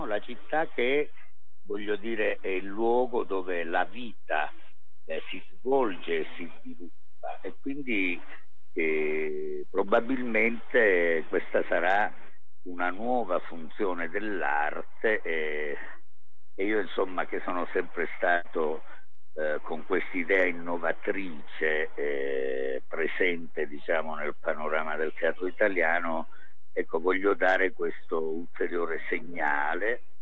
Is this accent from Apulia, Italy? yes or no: no; Calabria, Italy; moved away as an adult; now in Florence, Italy; Io, sai, ho vissuto 18 anni in Calabria e 45 a Firenze, quindi devo capire qual è davvero la mia terra, no?